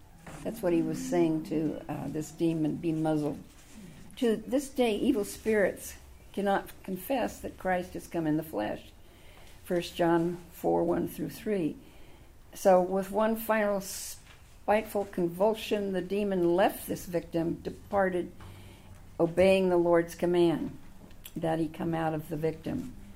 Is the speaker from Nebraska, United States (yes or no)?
no; Oakland, California, United States; I mean, I grew up in Oakland. We never locked our door.